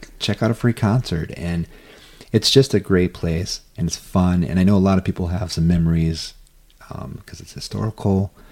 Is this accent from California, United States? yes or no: no; Iowa, United States; being born and raised in Iowa, of course I love my own state, but it doesn't feel like Iowa.